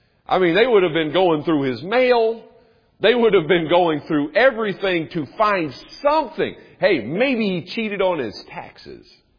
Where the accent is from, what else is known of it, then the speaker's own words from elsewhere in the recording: United States; And, you know, as an American, you know, that certainly bothers me.